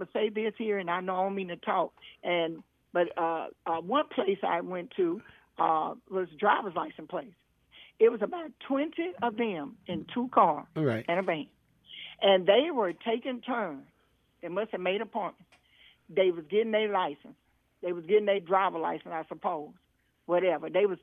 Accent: United States; born there; I was born in America. I am an American. I'm a colored American. That's what they say I am. But black American.

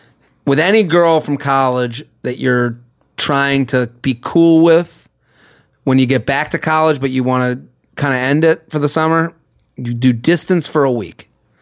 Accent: Massachusetts, United States; Literally, I'm from outside of Boston.

